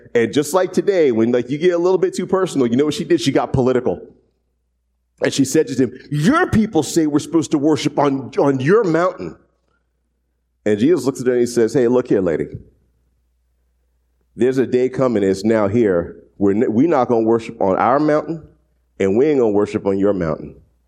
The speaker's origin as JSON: {"language": "English", "region": "the South", "country": "United States", "said": "I'm from the South, hey. You know, I'm down with the pig"}